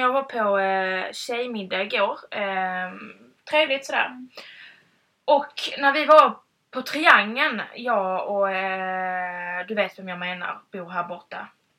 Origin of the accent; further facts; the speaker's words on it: Sweden; För att ofta som svensk, speciellt, vill man ju släta över och gå lite lugnt därifrån.